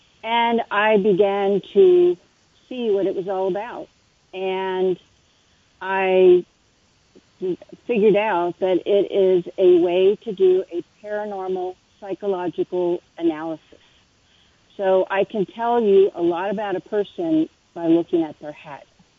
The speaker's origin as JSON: {"language": "English", "region": "Maryland", "country": "United States", "tie": "born or raised there", "also_born_or_lived": "Pennsylvania", "said": "I live in Maryland. I've lived in Maryland all my life. I was born in Pennsylvania, but been in Maryland most of the time."}